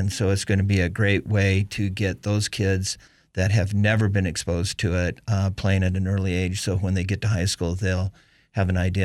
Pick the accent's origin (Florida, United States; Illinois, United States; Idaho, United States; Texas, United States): Idaho, United States; Boise; And I know growing up in Boise, I'd played football, basketball, baseball back in the 60s.